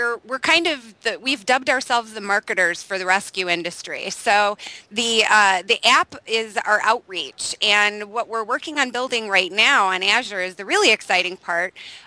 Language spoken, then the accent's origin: English; Chicago, Illinois, United States; We're from Chicago, born and raised.